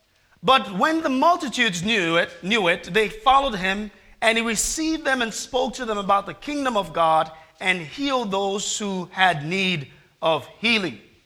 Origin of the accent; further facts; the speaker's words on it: Jamaica; I'm from Jamaica.